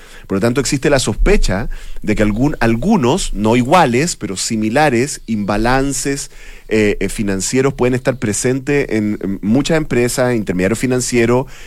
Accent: Chile

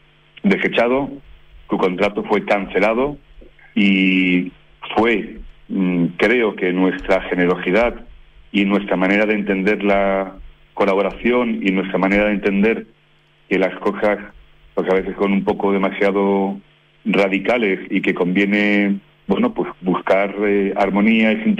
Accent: Chile; Nosotros somos en Chile una oficina local. Y trabajamos como chilenos, somos chilenos.

